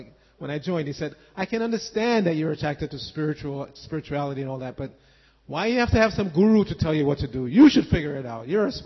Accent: New York City, New York, United States; I grew up in New York City and we there were so many esoteric bookstores

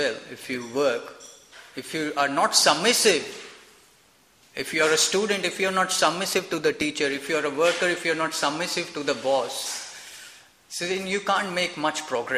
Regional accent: India; born there; English is a second language; You know, they'll say, externally we can be, I was born in India, externally we can be very humble.

